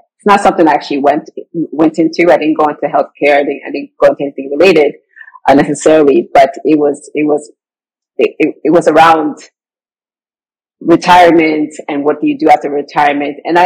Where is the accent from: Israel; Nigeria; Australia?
Nigeria; now in United States; which me as a Nigerian was a very different culture as a Nigerian American.